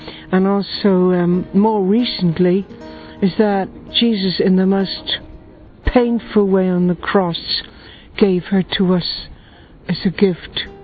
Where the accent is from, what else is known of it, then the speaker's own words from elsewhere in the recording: Ireland; I'm from Ireland.